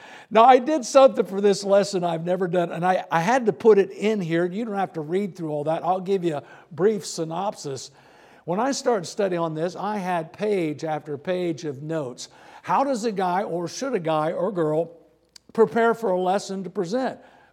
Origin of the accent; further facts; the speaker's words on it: Muncie, Indiana, United States; now in South Carolina, United States; I grew up around Muncie, Indiana. Hoosier Hick, homebred folks. I know how to communicate to you people.